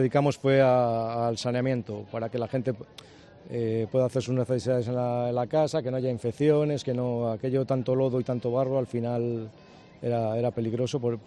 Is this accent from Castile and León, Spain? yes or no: yes; Valladolid, Castile and León, Spain; Pues mira, somos de Valladolid, que venimos de voluntarios